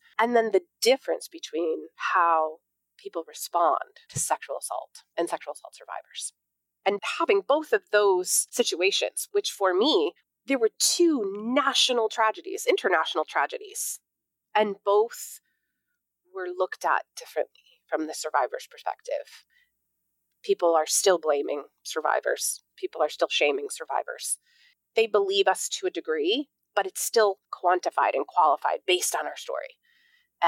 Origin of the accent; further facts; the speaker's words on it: Newtown, Connecticut, United States; going through the Sandy Hook elementary school shooting in my hometown, where I first had to fall completely apart before I could start to be put back together again.